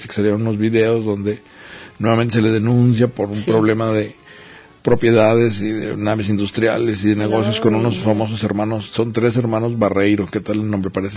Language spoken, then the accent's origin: Spanish; Mexico; todos tienen las mismas características comunes, ¿no? Como mexicanos, en fin, ciertos estratos sociales, a que pertenecemos de clases medias generalmente